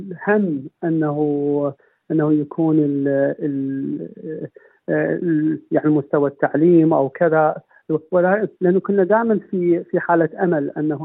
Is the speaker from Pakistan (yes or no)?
yes; Pakistan; also born or lived in Iran; فصارت ولادتي في ايران، وبعد ذلك اهلي هاجروا الى باكستان. وفي باكستان حقيقة تبدأ ذكريات الطفولة، يعني انا ما اذكر لا العراق ولا ايران. وبعد باكستان طلبنا إلى الهجرة، وصار النصيب أنه نجي إلى أستراليا.